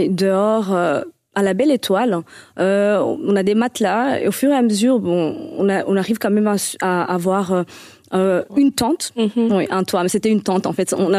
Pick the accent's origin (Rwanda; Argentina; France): Rwanda; born there; Donc, je suis née au Rwanda, dans une fratrie de trois.